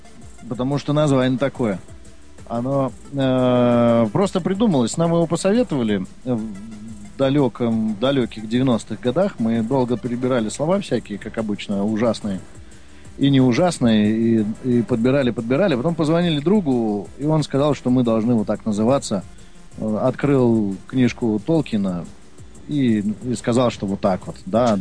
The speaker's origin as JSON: {"language": "Russian", "region": "Saint Petersburg", "country": "Russia", "tie": "born there", "also_born_or_lived": "Kursk", "said": "я родился в Ленинграде"}